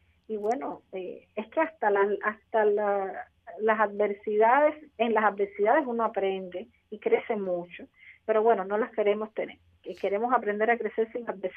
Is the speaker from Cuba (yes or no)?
yes; Cuba; Todos somos cubanos, todos vivimos en esta isla